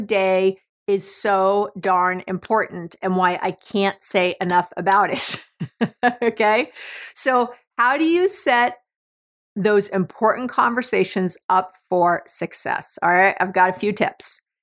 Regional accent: New York, United States; I'm a New Yorker. I don't care about cars at all.

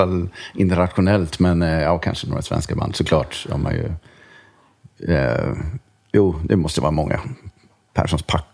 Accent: Linköping, Östergötland, Sweden; Ja, vi är från Linköping båda två, kan man ju säga. Då. Även om det inte hörs så himla mycket.

